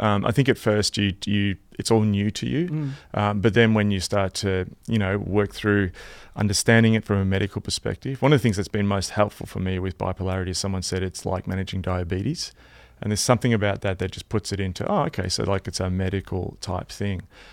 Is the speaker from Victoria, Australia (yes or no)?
yes; Melbourne, Victoria, Australia; Yeah, so I grew up in Melbourne. I've lived in the same small part of Melbourne my entire life.